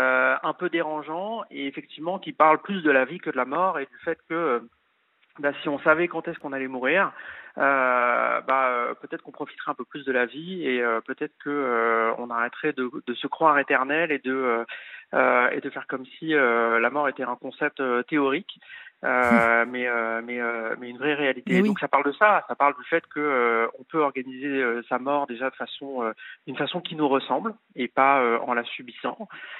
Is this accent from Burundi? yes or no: no; Nice, Provence-Alpes-Côte d'Azur, France; Bah, on vient de la même ville. Je suis niçois aussi.